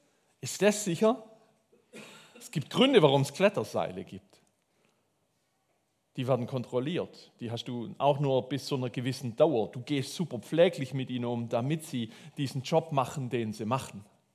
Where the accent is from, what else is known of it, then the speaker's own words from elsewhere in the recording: Swabia, Germany; weil ich bin Schwabe